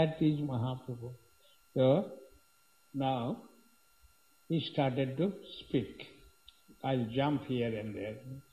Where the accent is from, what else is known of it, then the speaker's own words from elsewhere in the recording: India; And not Indian, I'm also Indian.